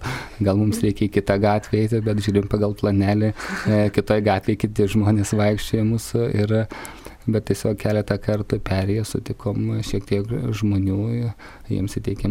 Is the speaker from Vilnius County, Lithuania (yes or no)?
yes; Trakai, Vilnius County, Lithuania; Kitas iššūkis buvo šiandien eiti Trakų gatvėmis, kadangi pats esu iš Trakų ir vaikščioti tomis gatvelėmis